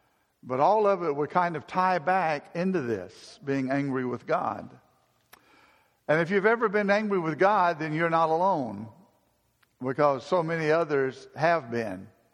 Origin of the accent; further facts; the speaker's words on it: Decatur, Alabama, United States; When I was growing up in Decatur, Alabama